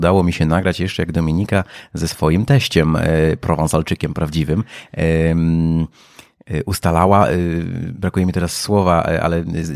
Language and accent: Polish; Kuyavian-Pomeranian Voivodeship, Poland; ja jestem z Kujawsko-Pomorskiego